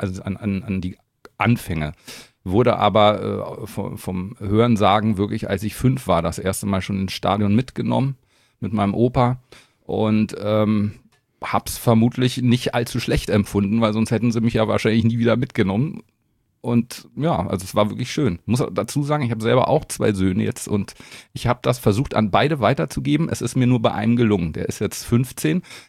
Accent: Berlin, Germany; born there; Also ich bin vor sehr, sehr langer Zeit in Berlin geboren und zwar wirklich im Wedding. Der väterliche Teil meiner Familie kommt aus dem Wedding, völlig verwurzelt da drin.

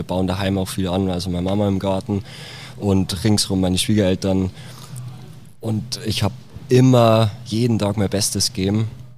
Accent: Schrobenhausen, Bavaria, Germany; born or raised there

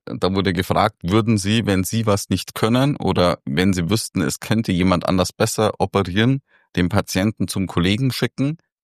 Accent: Germany; oder ist das so wie bei uns in Deutschland?

